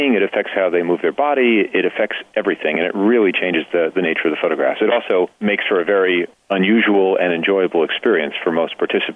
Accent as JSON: {"language": "English", "region": "New York", "country": "United States", "tie": "born or raised there", "said": "I was born in Mount Sinai Hospital, which only New Yorkers would know what that means. So 104th and 5th Avenue, my first home was an apartment, 31st Street and Lexington Avenue, 6 blocks from the Empire State Building."}